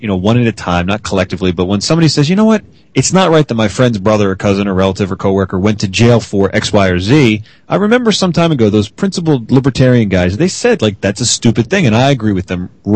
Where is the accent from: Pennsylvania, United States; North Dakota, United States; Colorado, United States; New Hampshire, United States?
Colorado, United States; Denver; I'm from Denver, the Sunshine State.